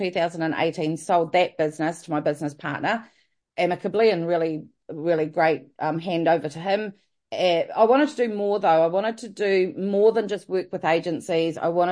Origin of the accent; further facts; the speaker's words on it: New Zealand; moved away as an adult; now in London, United Kingdom; I have lived in London for the last 21 years this year. I'm from New Zealand originally. I came over here when I was 30, so I'm halfway through my life, is how I like to put it at the moment. About to turn 51 in a couple of weeks.